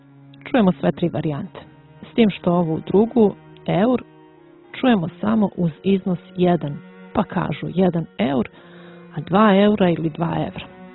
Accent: Montenegro; Ovdje kod nas u Crnoj Gori napadnuto je i samo ime jezika.

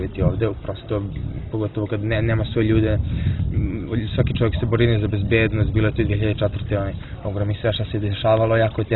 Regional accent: Prokuplje, Southern and Eastern Serbia, Serbia; now in Belgrade, Serbia; živim u Beogradu, rodom sam iz Prokuplja, Toplice

